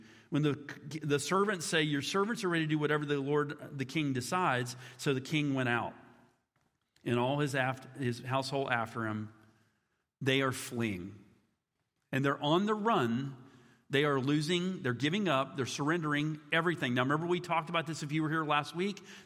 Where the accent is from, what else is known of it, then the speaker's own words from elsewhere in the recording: Atlanta, Georgia, United States; born there; also born or lived in North Carolina / West Virginia; Now, there in the South, I was born in Atlanta. I lived a little bit in North Carolina. I lived in West Virginia, and I've been back in the South the rest of my life.